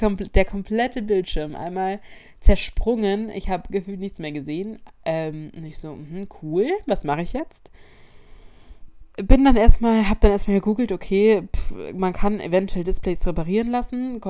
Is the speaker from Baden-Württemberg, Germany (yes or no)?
yes; Unterweissach, Baden-Württemberg, Germany; ich bin wieder noch zurück nach Unterweisach gefahren. Also ich war übers Wochenende dann eben in meiner Heimat.